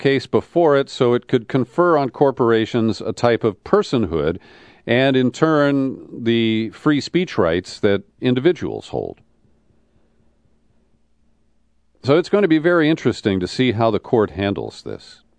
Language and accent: English; Cincinnati, Ohio, United States; approved by the IRS office in my hometown of Cincinnati.